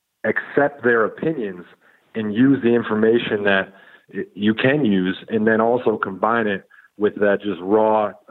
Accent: Wisconsin, United States; So I grew up in Wisconsin, a small town. I mean, my graduating high school class had 140 people in it.

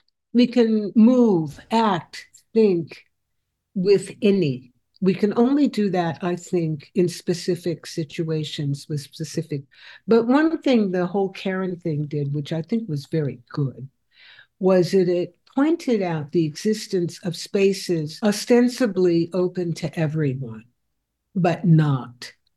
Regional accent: Oakland, California, United States; also born or lived in North Carolina; So I'm from the West Coast. I'm from Oakland. And, you know, I moved to Oakland as a tiny infant in my mother's arms. So I'm a Californian. I am not a Southerner.

